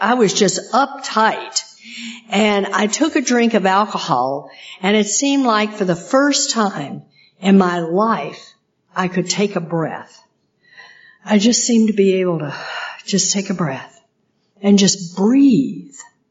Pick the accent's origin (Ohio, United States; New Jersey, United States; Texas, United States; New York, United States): Texas, United States; I am a hick from Texas. I don't even know where the silverware goes.